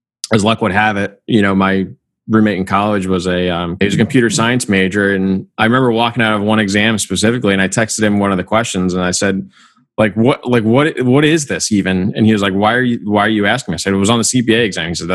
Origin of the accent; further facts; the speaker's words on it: New Jersey, United States; She's from Atlanta. I'm from New Jersey. She was a year behind me in school.